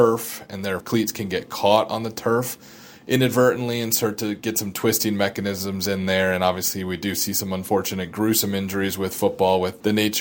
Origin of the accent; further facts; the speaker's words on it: Des Moines, Iowa, United States; So I'm from Des Moines originally, so not too far away.